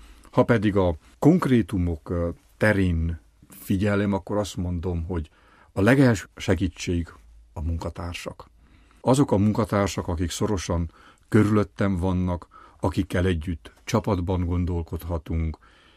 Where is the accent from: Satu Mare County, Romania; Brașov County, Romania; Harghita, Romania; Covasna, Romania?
Covasna, Romania; mind a ketten háromszékiek vagyunk